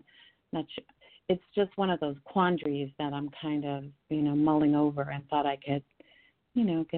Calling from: Colorado, United States; Oh, Colorado.

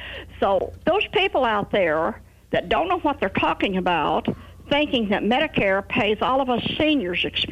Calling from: Rolla, Missouri, United States; in Rolla.

